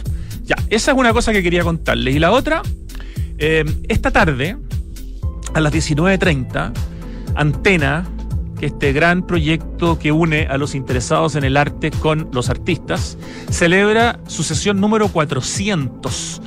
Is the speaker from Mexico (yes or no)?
no; Chile